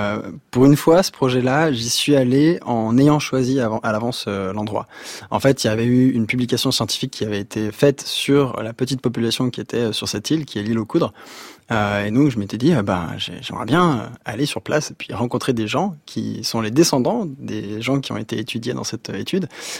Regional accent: Sury-le-Comtal, Auvergne-Rhône-Alpes, France; on a grandi à Suril-Comtal dans la Loire, et on était déjà un peu une famille particulière parce qu'on avait un bateau dans le jardin.

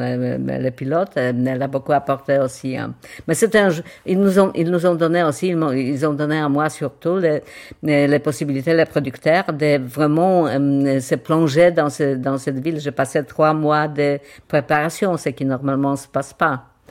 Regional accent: Warsaw, Masovian Voivodeship, Poland; j'avais tout de suite les souvenirs de mon enfance à Varsovie

